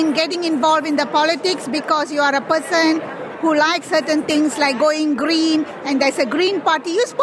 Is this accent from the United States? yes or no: no; Malaysia; I'm from Malaysia.